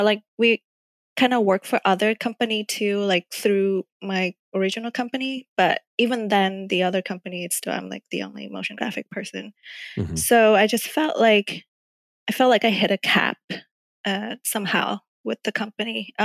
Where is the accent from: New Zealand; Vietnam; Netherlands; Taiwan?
Vietnam; English is a second language; now in United States; Yeah, so I'm from Vietnam